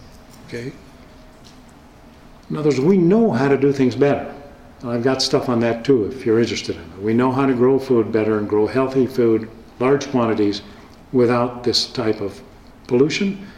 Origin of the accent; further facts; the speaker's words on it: Vermont, United States; another example just from my home state, from Vermont, is Ben & Jerry's.